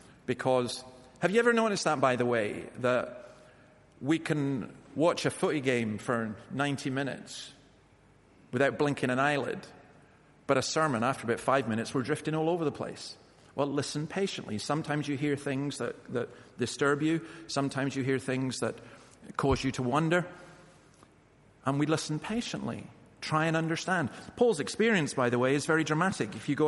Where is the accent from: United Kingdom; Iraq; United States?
United Kingdom; Scotland; I'm from Scotland.